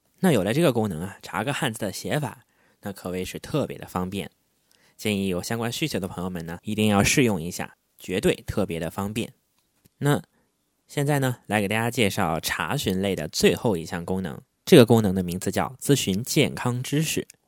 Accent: Northeast China, China; 那么有部分的人可能知道我是东北人啊

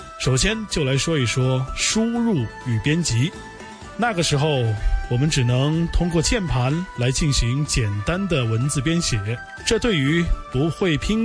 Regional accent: Guang'an, Sichuan, China; 我是来自四川广安的

